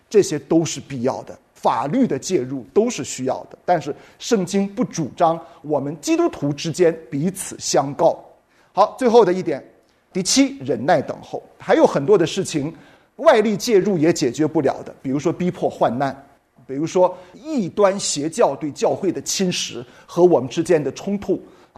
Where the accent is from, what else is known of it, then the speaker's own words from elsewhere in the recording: China; 但是我们中国人常常说家丑不可外扬，以至于我们没有好好的寻求外在力量的帮助